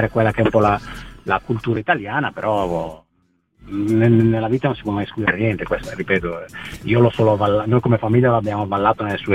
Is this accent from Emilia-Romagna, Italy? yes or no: no; Bergamo, Lombardy, Italy; born there; perché poi sono nato a Bergamo